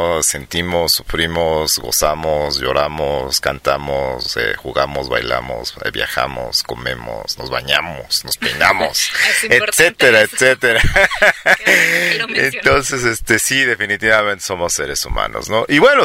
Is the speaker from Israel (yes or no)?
no; Mexico; una comedia de la vida que tenemos todos los mexicanos diariamente, ¿no?